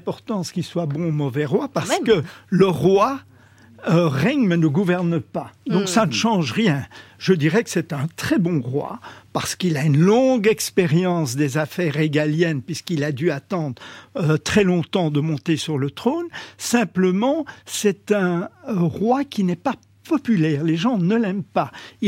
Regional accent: Belgium; moi je suis belge d'origine

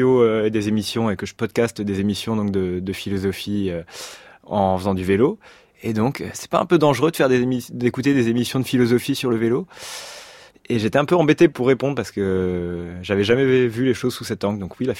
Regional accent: Normandy, France; moi je viens de Normandie, du département de l'Orne

